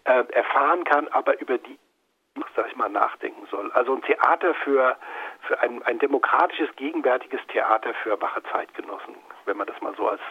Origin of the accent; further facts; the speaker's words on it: Berlin, Germany; Der Wannsee ist ja unsere Badewanne, das geht ja gar nicht anders.